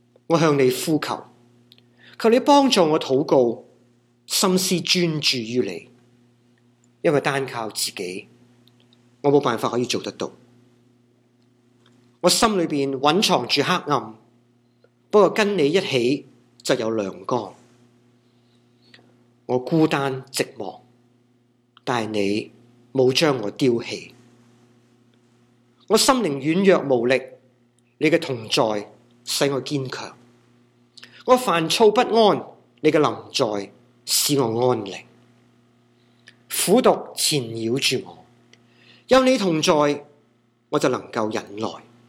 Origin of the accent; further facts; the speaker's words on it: Hong Kong; 如果你和我一样都来自香港的话